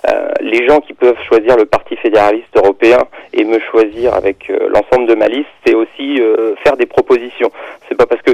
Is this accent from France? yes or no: yes; France; C'est vrai qu'on dit qu'on est français, mais on est surtout aussi européen.